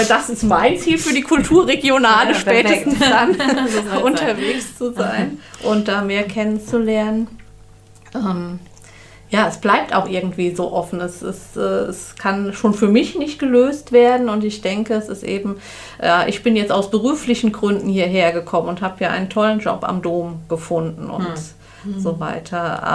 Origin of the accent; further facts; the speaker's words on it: Rhineland-Palatinate, Germany; Ich komme aus Rheinland-Pfalz, vom Mittelrhein